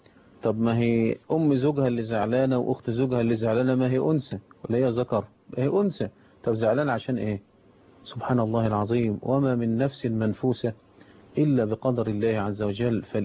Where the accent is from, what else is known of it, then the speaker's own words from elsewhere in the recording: Egypt; إحنا عندنا في الريف وفي صعيد مصر